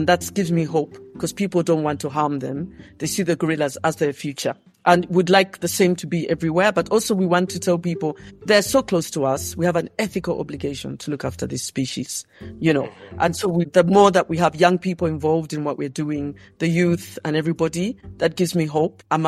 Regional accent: Kampala, Central Region, Uganda; I grew up in Kampala, the capital city of Uganda.

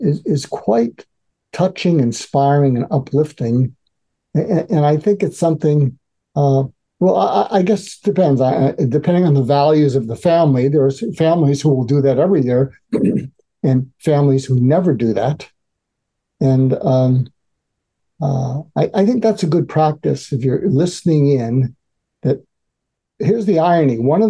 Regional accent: Boston, Massachusetts, United States; Right. I grew up in Boston, Massachusetts.

